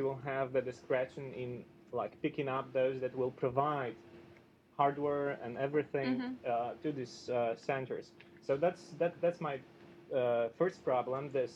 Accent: Poland; English is a second language; I come from Poland. That's one of the most corrupted European Union member states.

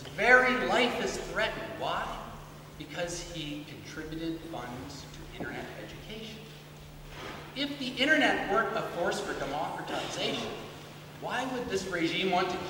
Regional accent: Canada; I'm a Canadian.

